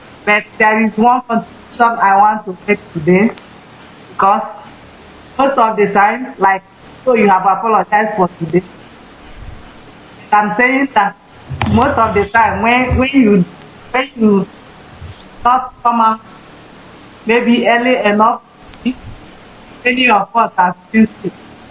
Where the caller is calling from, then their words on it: Germany; I'm calling from Germany.